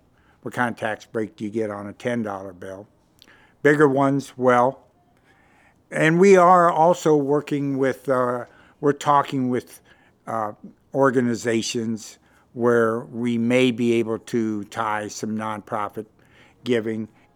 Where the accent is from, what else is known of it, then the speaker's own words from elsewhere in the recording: Berkeley, California, United States; And I'm from Berkeley.